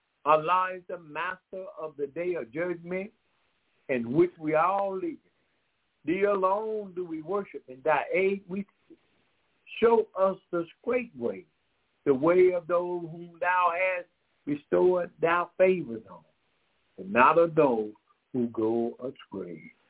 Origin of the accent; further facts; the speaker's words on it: Decatur, Georgia, United States; We are from Decatur, Georgia.